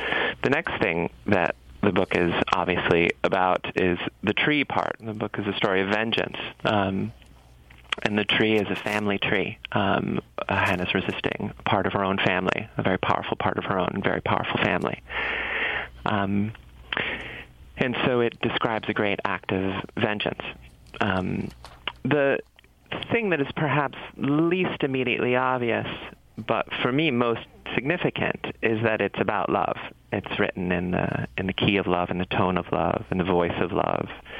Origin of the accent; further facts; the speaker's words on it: East Lansing, Michigan, United States; I grew up in East Lansing, which I loved